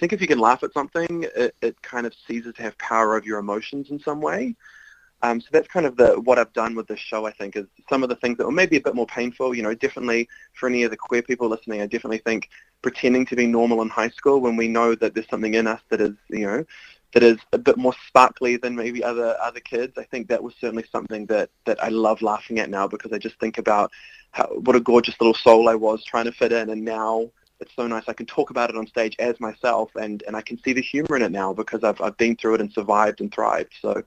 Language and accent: English; Auckland, New Zealand; I'm from Auckland, New Zealand, and my parents actually, they met and raised me and my sisters in Scientology. So they actually got together living in central Auckland in a Scientology villa full of young Scientologists in the 70s.